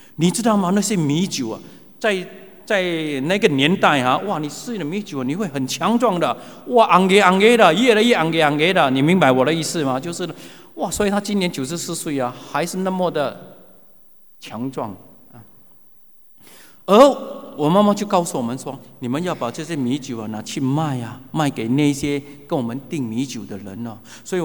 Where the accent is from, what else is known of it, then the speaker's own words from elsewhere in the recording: Singapore; 那个时候就是我们新加坡人所谓的假轰啊。